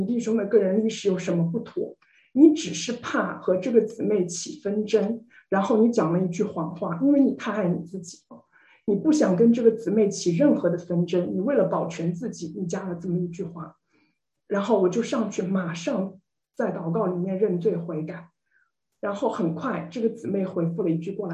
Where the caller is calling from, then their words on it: Seattle, Washington, United States; 我是西雅图的